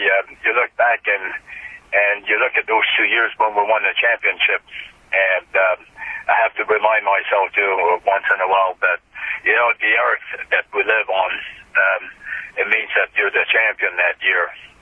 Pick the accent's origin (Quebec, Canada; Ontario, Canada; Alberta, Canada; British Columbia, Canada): Quebec, Canada; Montreal; when I grew up in Montreal